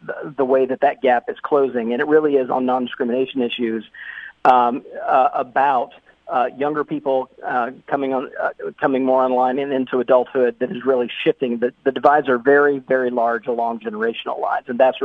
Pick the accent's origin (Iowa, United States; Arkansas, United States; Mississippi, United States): Mississippi, United States; in a state like Mississippi, which happens to be my home state